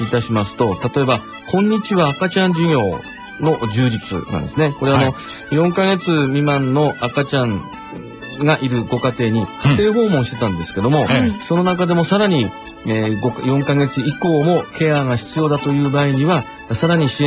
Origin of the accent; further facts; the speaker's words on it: Utsunomiya, Tochigi, Japan; 宇都宮から来ました、うん、あ、東北ですねって言われないように、